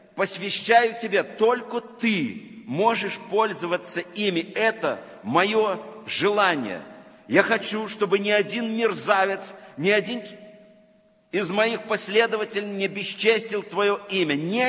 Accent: Belarus; Я ему говорю, белорус.

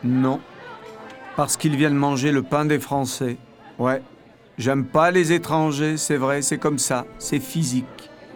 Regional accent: France; Voyez, je suis français, moi. Et je suis fier d'être français.

